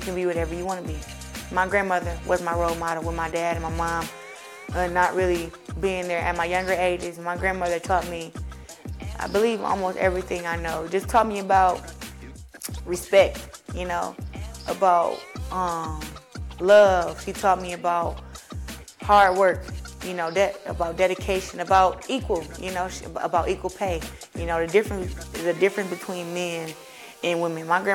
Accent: Flint, Michigan, United States; I am a two-time Olympic gold medalist, a current undisputed champion in boxing, and I am from Flint, Michigan.

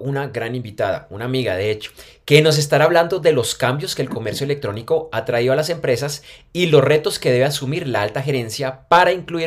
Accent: Bogotá, Colombia; now in Medellín, Colombia; yo estoy en Bogotá. Yo soy de Bogotá, pero yo vivo en Medellín.

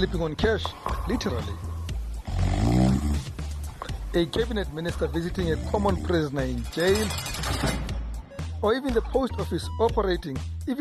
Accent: Soweto, Gauteng, South Africa; when I was growing up in Dobsonville, Soweto

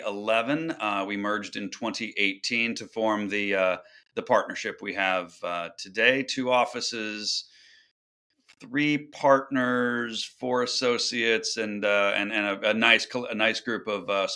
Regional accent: Kansas City, Missouri, United States; I am from the Midwest. I am from Kansas City, Missouri.

